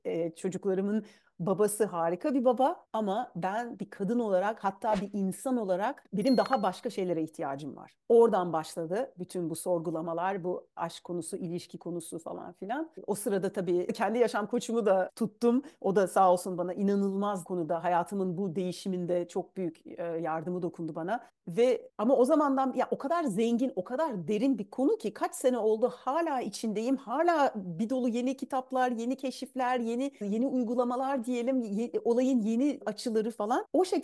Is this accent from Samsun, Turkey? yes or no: no; Mersin, Turkey; born there; moved away; also born or lived in Antalya / Adana / İzmir / United States; Küçükken çok taşındık. Mersin doğumluyum ama hani güney illerinde, sonra Antalya, Adana, oradan İzmir'e taşındık. Annemler İzmirliydi zaten. Sonra ben Amerika'ya taşındım. Amerika'da da oradan oraya taşındım. Sonra Amerika'dan Fransa'ya geldim, Paris'e geldim. Sonra oradan da buraya taşındım.